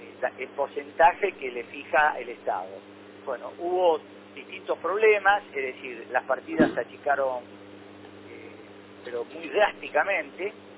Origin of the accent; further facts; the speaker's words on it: Argentina; como muchos argentinos pensamos